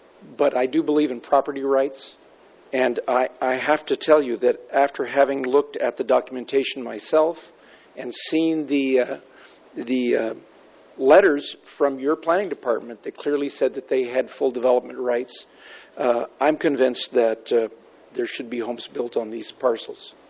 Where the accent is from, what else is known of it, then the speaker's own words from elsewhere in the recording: Nipomo, California, United States; I'm from Napomo.